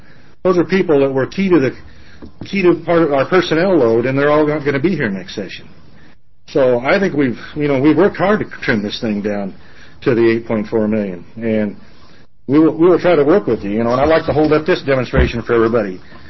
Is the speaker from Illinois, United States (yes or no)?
no; Oregon, United States; and I'm from Matters, Oregon, in Central Oregon, and I've been on the commission since 1996.